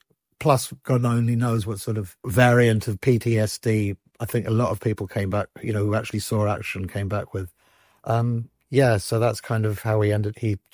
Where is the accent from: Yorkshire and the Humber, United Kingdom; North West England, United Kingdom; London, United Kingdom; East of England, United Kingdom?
London, United Kingdom; I grew up in Northwest London.